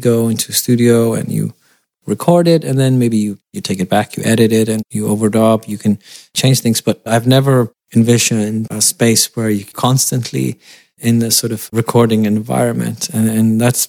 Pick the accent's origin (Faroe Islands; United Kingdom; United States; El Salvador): Faroe Islands; I'm from the Faroes